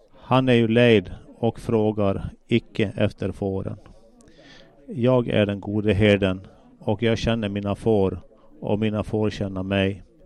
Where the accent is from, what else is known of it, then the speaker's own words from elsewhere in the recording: Äänekoski, Central Finland, Finland; så ordnar vi nästa sommarmöten där i min hemtrakt i Äänekoski